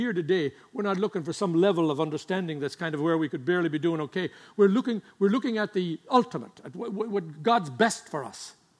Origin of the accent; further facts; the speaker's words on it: Ireland; I grew up in Ireland, part Catholic, part Protestant.